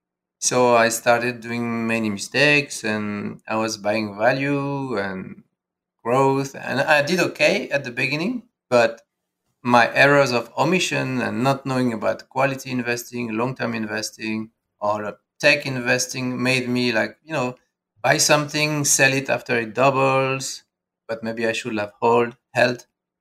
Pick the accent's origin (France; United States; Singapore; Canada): France; Paris, Île-de-France; moved away as an adult; Okay, so I'm originally from Paris